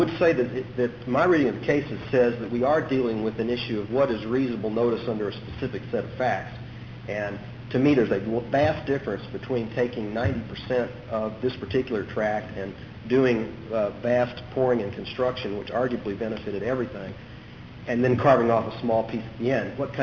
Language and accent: English; Dallas, Texas, United States; I'm from Dallas, Texas, representing the petitioner